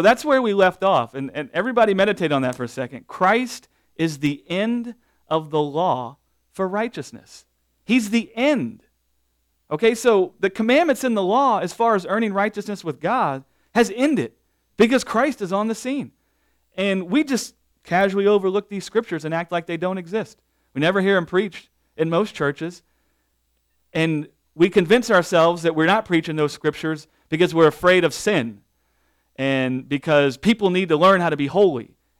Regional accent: the South, United States; I grew up in the South, and as a kid, that's all I heard was about be holy.

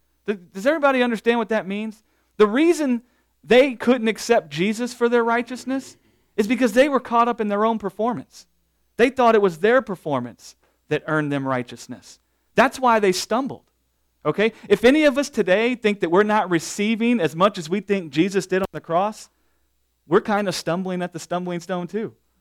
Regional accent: the South, United States; I grew up in the South, and as a kid, that's all I heard was about be holy.

